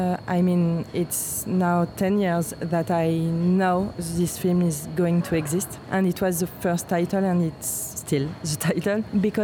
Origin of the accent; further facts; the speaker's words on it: France; English is a second language; I'm French, I'm living in Paris, and I studied editing before being director.